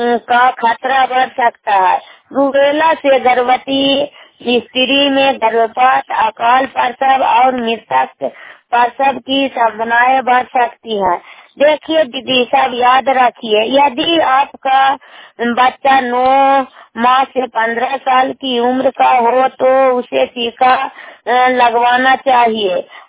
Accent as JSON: {"language": "Hindi", "town": "Harnaut", "region": "Bihar", "country": "India", "said": "मैं सेतु गांव की रहने वाली हूँ, सीएमसी काम करती हूँ, हरनौत नालंदा जिला को रहने वाली हूँ।"}